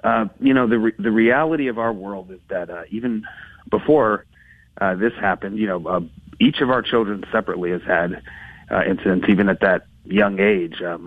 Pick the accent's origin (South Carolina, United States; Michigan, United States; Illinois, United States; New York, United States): Michigan, United States; Dearborn; You know, I grew up in Dearborn. I now live a bit outside of that community